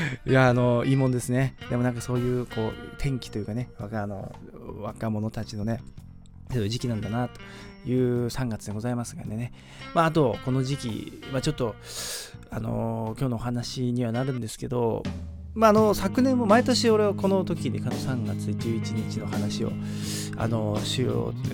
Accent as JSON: {"language": "Japanese", "town": "Sendai", "region": "Miyagi", "country": "Japan", "tie": "born or raised there", "said": "私はね出身が宮城な、宮城っていうか生まれが宮城で、幼少期は宮城で仙台市にいたので、で仙台に住んでいたその、まあ、親戚の家も今仙台に全部あるんですけど"}